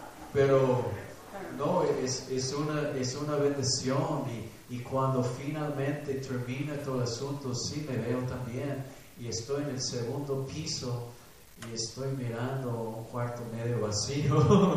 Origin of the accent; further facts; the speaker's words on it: Mexico; pero somos mexicanos, ¿y qué? Aguantamos. Yo tengo 19 años viviendo aquí y nunca he tenido aire acondicionado